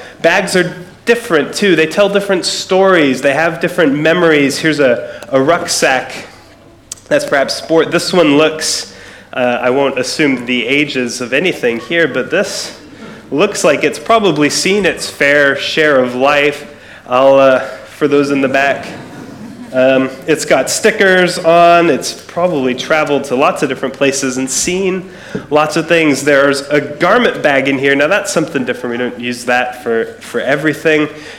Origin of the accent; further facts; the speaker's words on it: United States; now in Scotland, United Kingdom; You can hear from my voice, I'm not Scottish, I'm American, but I haven't traveled, I actually live here.